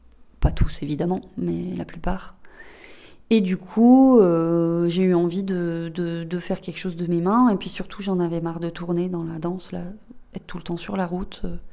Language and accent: French; Nouvelle-Aquitaine, France; je viens du Bordelais, au départ, dans les vignes. Et j'ai quitté cet espace parce que pour moi, ça manquait d'arbres.